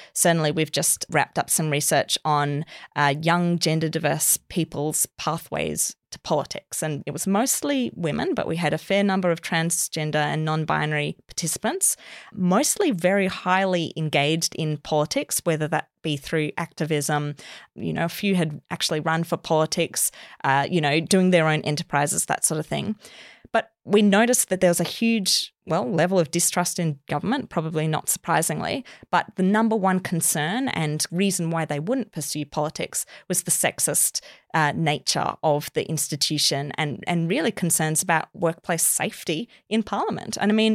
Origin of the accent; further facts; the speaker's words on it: Queensland, Australia; I'm from Queensland originally